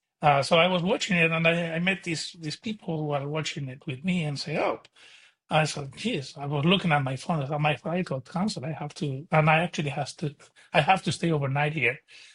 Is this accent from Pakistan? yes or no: no; Pamplona, Navarre, Spain; So they were pleased to learn that I was actually from Pamplona, and some people took pictures with me.